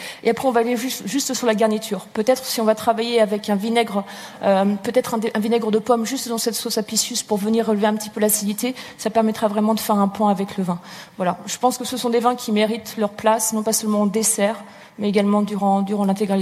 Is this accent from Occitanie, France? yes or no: no; Auvergne-Rhône-Alpes, France; also born or lived in Paris / Brussels; now in New York, United States; j'ai 37 ans, j'ai grandi dans la Loire.